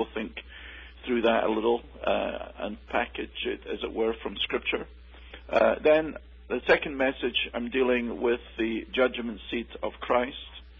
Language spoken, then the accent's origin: English; Scotland, United Kingdom; now in United States; I come from Scotland, with the beautiful mountains and the glens and the sea.